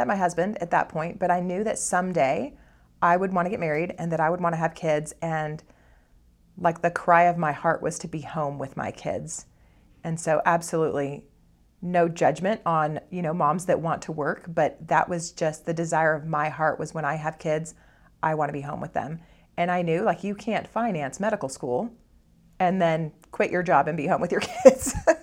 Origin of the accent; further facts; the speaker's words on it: El Paso, Texas, United States; I grew up in El Paso, Texas. My parents both worked. My sister and I were the only children